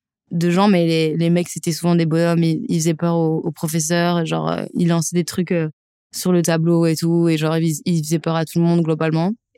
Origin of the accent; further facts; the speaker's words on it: Lyon, Auvergne-Rhône-Alpes, France; quand j'ai grandi à Lyon. J'ai grandi en banlieue lyonnaise